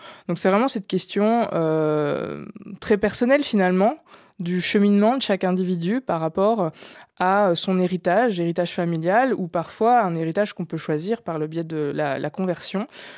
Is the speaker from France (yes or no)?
yes; France; je suis française, j'ai la citoyenneté française, j'ai vécu en France, j'ai été éduquée, élevée en France.